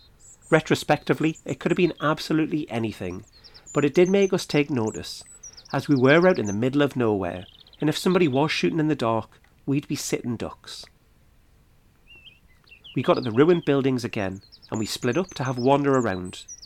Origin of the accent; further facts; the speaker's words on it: Selkirk, Scotland, United Kingdom; the Selkirk Royal and Ancient Borough Ex-Standard Bearers Association from my hometown rode through the area.